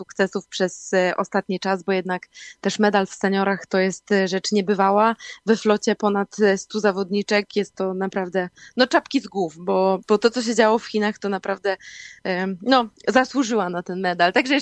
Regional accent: Giżycko, Warmian-Masurian Voivodeship, Poland; Ja osobiście pochodzę z Giżycka, gdzie miałam wielkie jezioro Niegocin, na którym mogłam żeglować praktycznie od marca czy od kwietnia

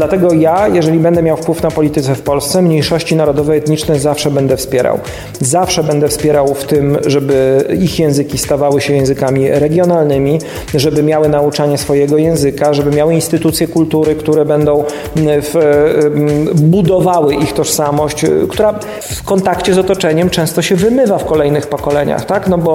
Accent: Podlaskie Voivodeship, Poland; Ja sam pochodzę z Podlasia, jak wszyscy dobrze wiedzą. To jest miejsce, gdzie mniejszości są bardzo wyraźnie, ich obecność zaznaczona.

